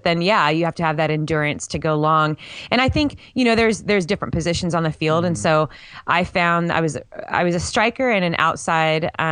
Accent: California, United States; Growing up in a really busy city, you know, and I grew up in Orange County.

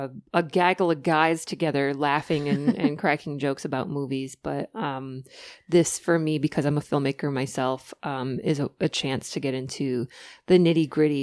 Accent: Michigan, United States; Most places in like Michigan where I'm from, like they don't quite know how to grow specifically for a season

